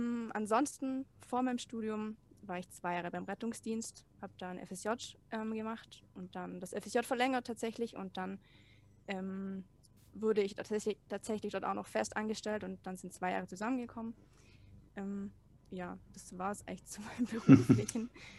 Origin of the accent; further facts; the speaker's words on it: Baden-Württemberg, Germany; now in Munich, Germany; 25 Jahre alt und ich bin aufgewachsen auf der Schwäbischen Alb. Genau da sind meine Wurzeln, da wohnt meine Familie. Lebe jetzt aber mittlerweile seit 5 Jahren mit meinem Freund hier in München.